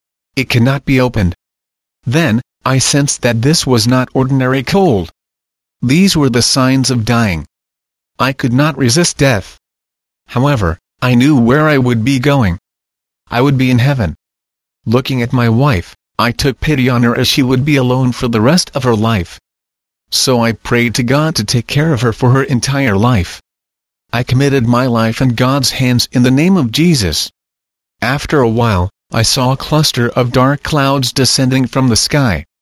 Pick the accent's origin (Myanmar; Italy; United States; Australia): Myanmar; Chin State; I am from Myanmar, Burma. I belong to the Chin tribe. This tribe is one of Myanmar's nationals. I came from a poor traditional peasant family.